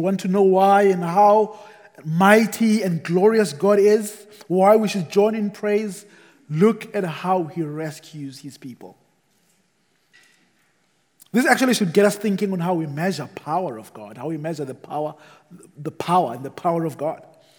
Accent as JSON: {"language": "English", "country": "South Africa", "said": "I come from South Africa. We have Table Mountain in Cape Town."}